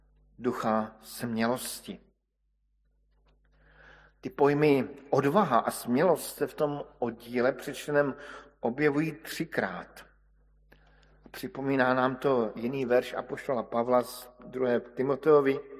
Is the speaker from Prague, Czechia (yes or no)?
no; Brno, South Moravian Region, Czechia; V mém rodném městě Brně najdete tuto sochu.